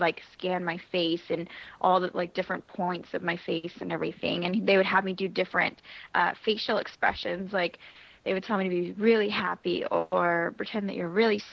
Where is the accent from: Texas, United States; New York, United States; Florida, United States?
Florida, United States; Niceville; also born or lived in Georgia; I grew up in Florida and Georgia, really small towns, actually. One of the cities I lived in Florida was called Niceville